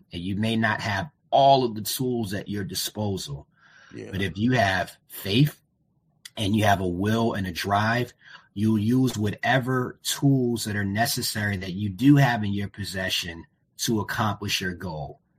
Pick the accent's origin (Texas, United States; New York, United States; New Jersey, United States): New Jersey, United States; Jersey City; Well, I represent the 201, Jersey City, New Jersey. I'm a northerner.